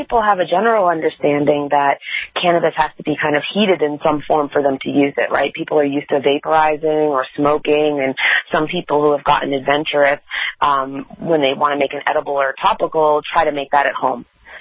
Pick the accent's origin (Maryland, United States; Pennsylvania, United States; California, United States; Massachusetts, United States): Massachusetts, United States; Boston; and I'm from Boston, and so Massachusetts has come very far in these last couple of years